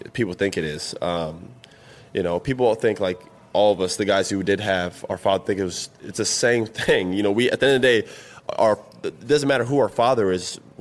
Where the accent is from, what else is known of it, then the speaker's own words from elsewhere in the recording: Florida, United States; I'm from Florida. I really know nothing about the rivalry.